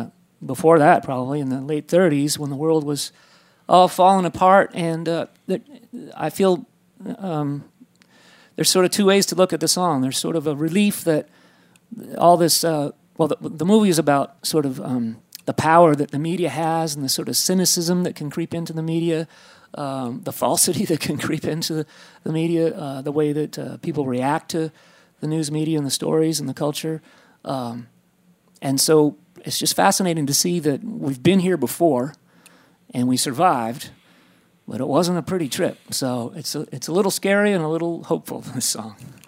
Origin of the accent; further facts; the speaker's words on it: Maine, United States; I didn't hear those guys growing up in Maine. It's a long ways, you know.